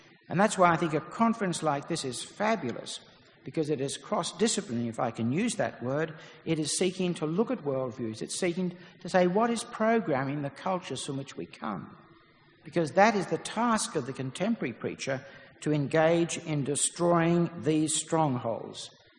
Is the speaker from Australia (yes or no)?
yes; Australia; I believe in that, just not because I'm Australian